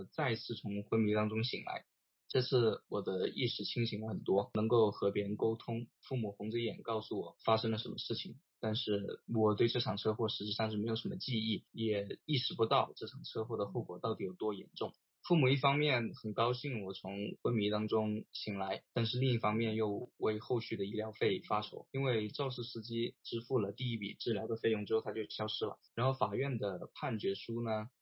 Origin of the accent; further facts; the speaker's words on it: Guangzhou, Guangdong, China; 然后我是00年的时候出生。我们都是从小就在广州长大